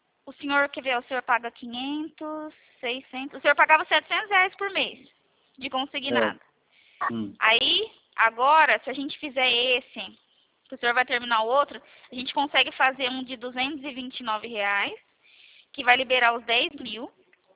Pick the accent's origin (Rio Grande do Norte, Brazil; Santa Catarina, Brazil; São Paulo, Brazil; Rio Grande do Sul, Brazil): São Paulo, Brazil; Presidente Prudente; eu sou de Prudente